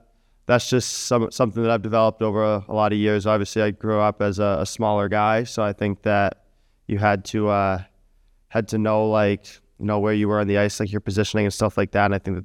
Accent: Boston, Massachusetts, United States; I think that obviously growing up in Boston, you see it a lot.

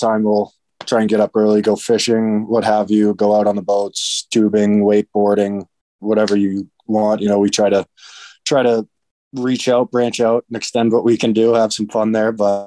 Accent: Massachusetts, United States; I wanted to play out my year with Boston Advantage out of my hometown, kind of right next to it.

